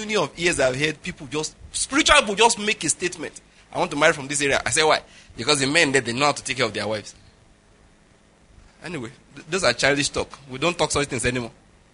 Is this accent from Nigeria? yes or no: yes; Ondo, Nigeria; I'm from Ondo State, she's from Delta State.